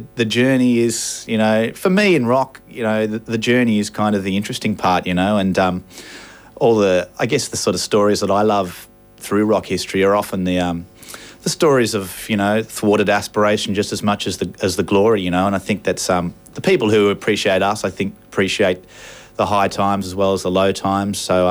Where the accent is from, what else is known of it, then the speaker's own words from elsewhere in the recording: Australia; I think we've finally, as Australian men, picked our knuckles up off the ground while we're walking upright